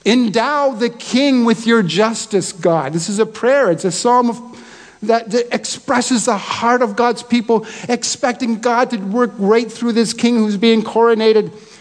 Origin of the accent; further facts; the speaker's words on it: British Columbia, Canada; We would be embarrassed as British Columbians to call it a mountain.